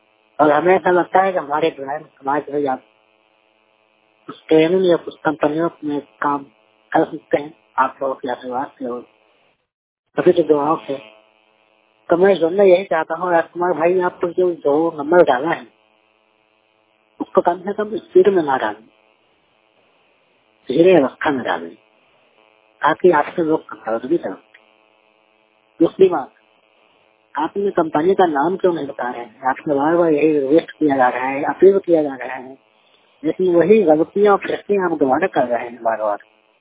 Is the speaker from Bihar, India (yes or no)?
yes; Begusarai, Bihar, India; जिला बेगूसराय बिहार के रहने वाला हूँ।